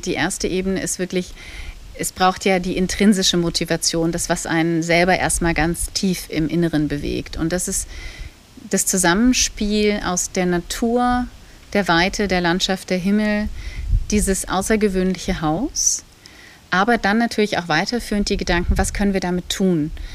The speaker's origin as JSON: {"language": "German", "region": "Berlin", "country": "Germany", "said": "ich bin Berlinerin"}